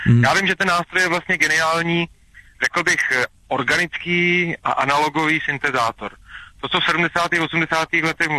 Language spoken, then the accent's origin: Czech; Kojšice, Šumava, Czechia; Já totiž jsem ze Šumavy, já jsem se narodil do velmi malé vesničky, to znamená Kojšice, tam je pouze 10 obyvatel.